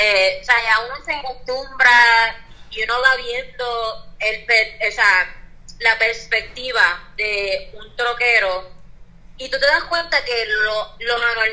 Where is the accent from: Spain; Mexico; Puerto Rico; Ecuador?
Puerto Rico; nosotros, como puertorriqueños o americanos, whatever